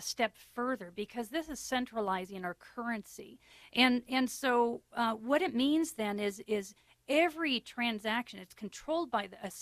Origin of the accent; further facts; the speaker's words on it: Alaska, United States; I grew up in the middle of nowhere. I am from Alaska. I grew up very, very rural.